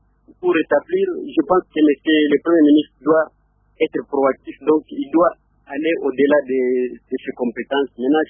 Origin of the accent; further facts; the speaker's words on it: DR Congo; ici chez nous au Congo